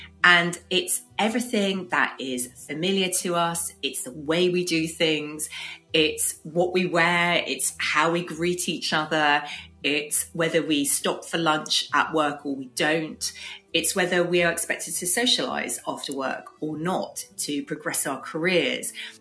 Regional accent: London, United Kingdom; if I describe myself, I'm a Londoner, I'm British

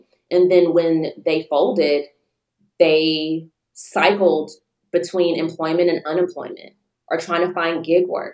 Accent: Deep South, United States; a different vision that I saw growing up in the Deep South, where communities are much more segregated.

